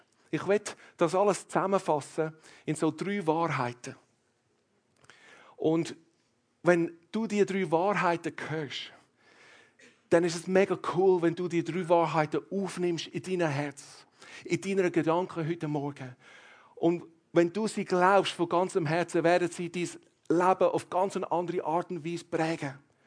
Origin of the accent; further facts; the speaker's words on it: Ireland; now in Switzerland; ich bin ein Ausländer in der Schweiz. Meine Mutter ist Schweizerin, mein Vater ist Irländer, aber ich bin in Irland aufgewachsen.